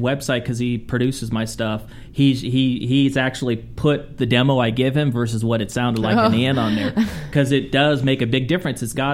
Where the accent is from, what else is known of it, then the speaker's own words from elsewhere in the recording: United States; because I grew up in America, it's not as robotic as the European music.